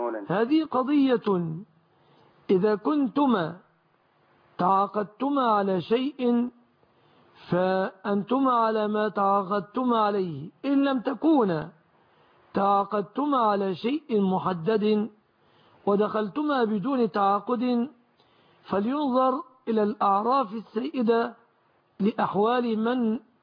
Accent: Egypt

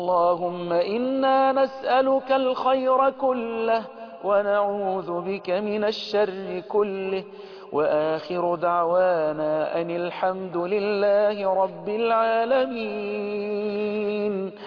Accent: Egypt; بلدنا مصر

